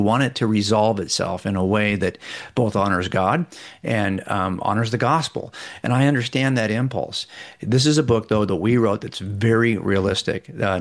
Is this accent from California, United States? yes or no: yes; San Pedro, California, United States; so I grew up in San Pedro, which is right next to Palos Verdes. San Pedro is a very kind of multicultural, kind of working class town.